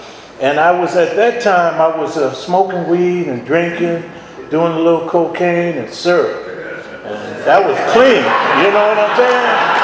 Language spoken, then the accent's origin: English; San Diego, California, United States; And I'm born and raised in San Diego, man. You know, we were raised by my mother.